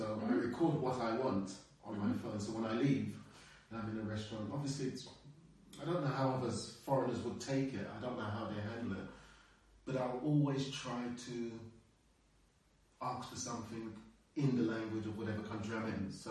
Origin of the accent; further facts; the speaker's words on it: London, United Kingdom; now in Brno, Czechia; As a Londoner.